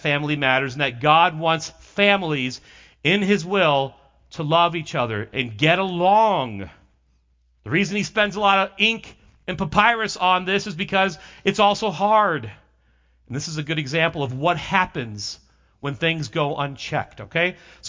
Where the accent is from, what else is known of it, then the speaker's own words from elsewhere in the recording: Chicago, Illinois, United States; I grew up in Chicago, and I grew up with the Bears and the Packers